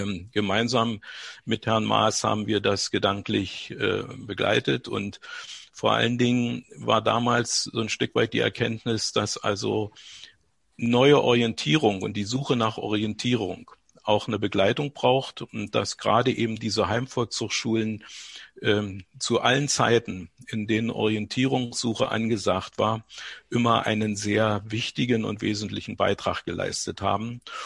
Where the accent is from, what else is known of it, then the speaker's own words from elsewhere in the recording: Wildenbruch, Brandenburg, Germany; war 1989 32 Jahre alt, hatte zwei Söhne, war verheiratet. Für mich stand nie zur Disposition, die DDR zu verlassen, meinen Heimatort Wildenbruch.